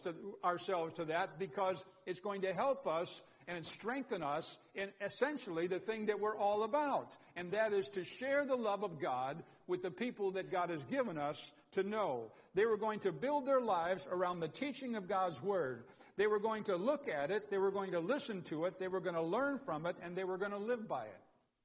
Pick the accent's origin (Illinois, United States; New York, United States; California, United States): Illinois, United States; Chicago; Well, I'm from Chicago.